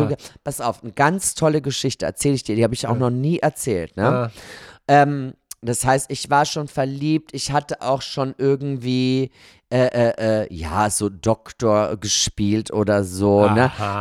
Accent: Gmünd, Austria; Bei uns in Österreich heißt das ja Fasching.

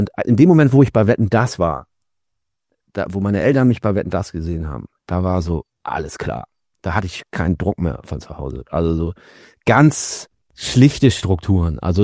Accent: Hamburg, Germany; sonst sind wir alle aus Hamburg

